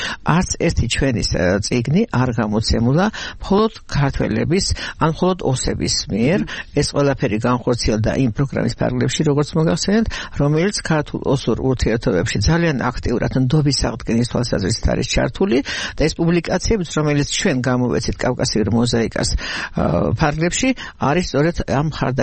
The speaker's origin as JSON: {"language": "Georgian", "region": "Kakheti", "country": "Georgia", "tie": "born or raised there", "also_born_or_lived": "Znauri", "said": "მე მარტალია კახეთში დავიბადე მაგრამ თითქმის სანახერო თავარ კახეთსა და ზნაურის რაიონში გაზრდილი იმიტომ რომ სკოლაში კახეთში სწავლობდი ზნაურში სწავლობდი"}